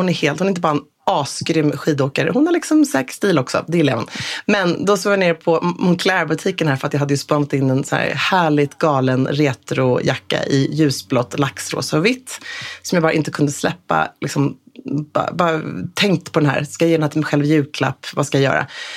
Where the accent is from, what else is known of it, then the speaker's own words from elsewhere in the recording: Sweden; Jag bara, number one, jag är svensk.